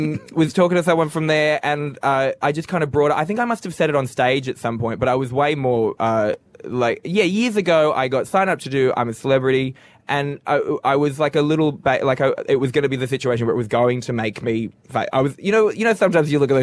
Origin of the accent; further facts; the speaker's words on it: Australia; But you know what, I'm very Australian about it